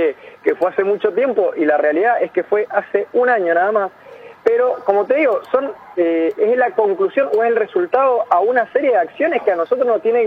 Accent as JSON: {"language": "Spanish", "town": "Las Heras", "region": "Mendoza", "country": "Argentina", "said": "Yo soy de Las Heras, pero bueno, por la actividad que uno abraza, anda por muchos lugares"}